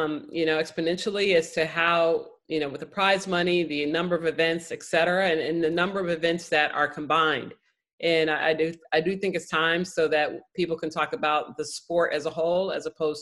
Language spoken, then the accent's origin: English; Chicago, Illinois, United States; And so I grew up in Chicago, and our district is the Chicago District Tennis Association